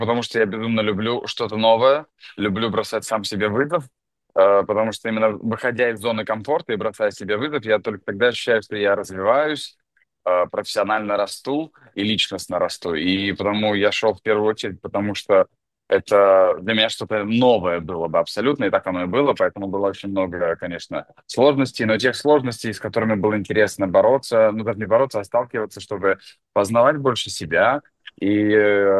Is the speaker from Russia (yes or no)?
no; Latvia; я европеец и я латыш.